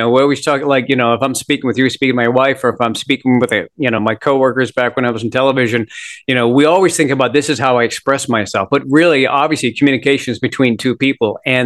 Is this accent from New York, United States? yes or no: no; Minnesota, United States; also born or lived in Canada; Like I grew up, for the most part, born in Canada, but I grew up in Minnesota, and so we always had a bit of a rivalry with like Iowa or Wisconsin.